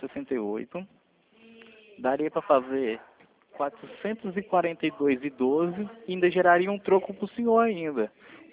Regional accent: Londrina, Paraná, Brazil; Eu sou de Londrina, Paraná.

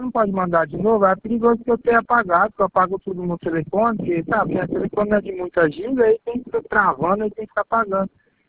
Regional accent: Paraná, Brazil; Mas daqui da região, porque eu sou do Paraná.

